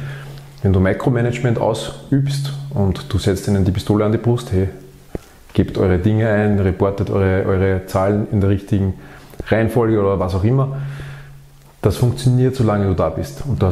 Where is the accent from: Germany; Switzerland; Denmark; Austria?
Austria; ich komme aus der Alpenrepublik. Also ich bin ja in den Bergen zu Hause, nicht wirklich am Rand der Berge.